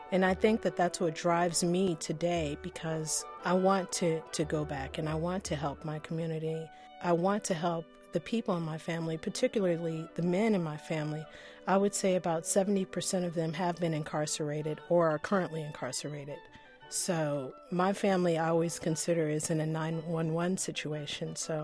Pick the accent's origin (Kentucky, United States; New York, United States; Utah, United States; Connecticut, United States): Kentucky, United States; Louisville; I grew up in Muhammad Ali's neighborhood, the West End of Louisville, and that is as about as inner city as any inner city can get.